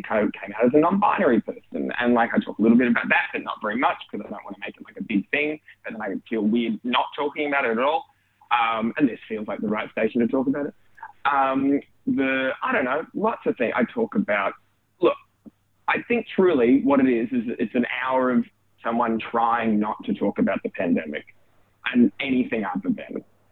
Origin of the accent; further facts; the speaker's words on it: Australia; obviously being Australian